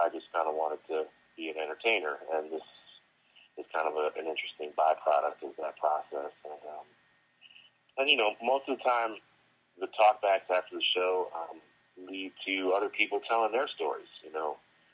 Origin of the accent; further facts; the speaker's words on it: Evanston, Illinois, United States; also born or lived in Chicago; when I was growing up in Chicago and Evanston, you know, first getting into theater